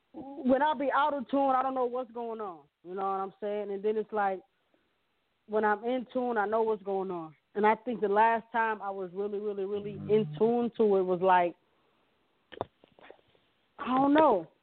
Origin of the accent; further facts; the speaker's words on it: Midwest, United States; I'm from the Midwest, so I'm from the Midwest, so all the Midwest niggas, my guys